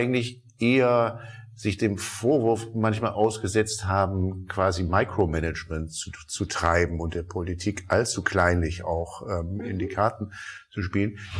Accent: Rhineland, Germany; born there; ich bin als gebürtiger Rheinländer immer Optimist

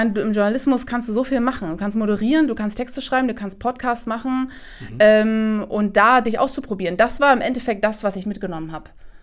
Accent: Berlin, Germany; in meiner Heimat in Berlin

